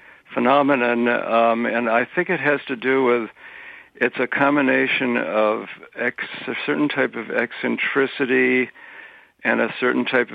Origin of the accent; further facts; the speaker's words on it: Boston, Massachusetts, United States; I'm an American, a Bostonian from a old Puritan family, and I have been going to Ecuador since 1996.